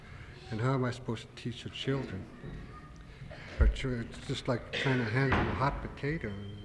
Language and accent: English; Port Lions, Alaska, United States; I'm from Port Lyons.